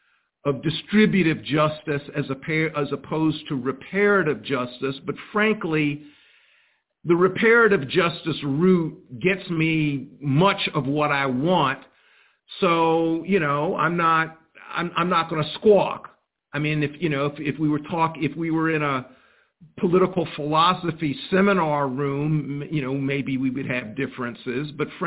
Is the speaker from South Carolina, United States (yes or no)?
yes; Columbia, South Carolina, United States; born there; I was born in 1954 in Columbia, South Carolina.